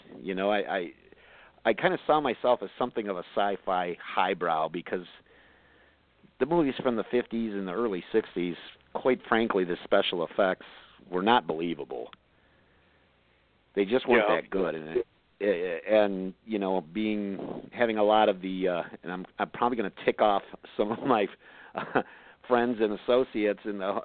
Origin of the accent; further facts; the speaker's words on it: Bedford Heights, Ohio, United States; I grew up in Bedford Heights. Well, I didn't grow up. I got older.